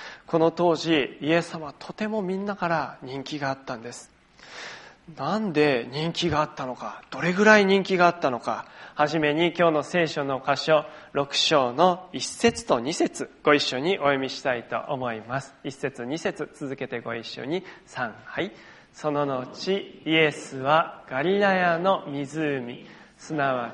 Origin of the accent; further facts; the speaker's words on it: Sendai, Miyagi, Japan; also born or lived in Toyama; 私も地元の仙台であったり8年間いた富山で